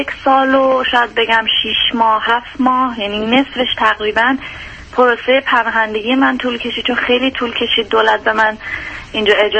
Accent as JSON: {"language": "Persian", "country": "Iran", "moved": "as an adult", "lives_now": "Germany", "said": "26 سالمه و حدود 3 سال و چند ماهه که از ایران اومدم."}